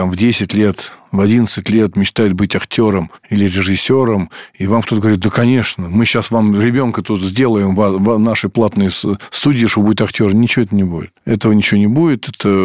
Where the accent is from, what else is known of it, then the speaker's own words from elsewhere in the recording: Russia; я человек православный, и мне это все очень интересно, и я как россиянин там, из Советского Союза